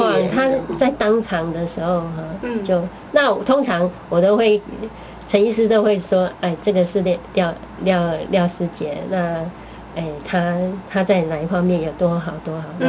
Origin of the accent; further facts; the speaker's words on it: China; 我想这个是应该是我们中国人的那个吧